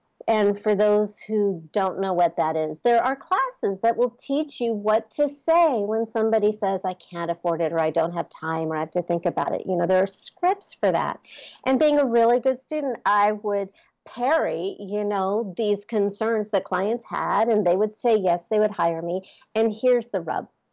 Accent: California, United States; mostly because … I'm from Southern California, so spirituality kind of comes easy to me.

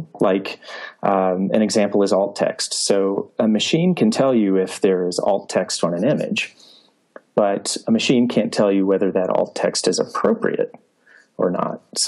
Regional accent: the South, United States; because I am from the South as well.

